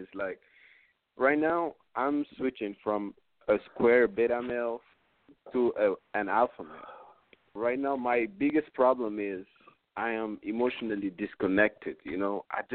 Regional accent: Mali; I'm from Mali.

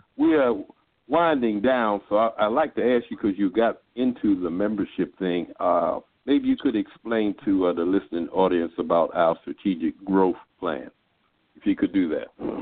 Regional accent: Baltimore, Maryland, United States; I'm from Baltimore. In fact, I'm talking to you now from Baltimore.

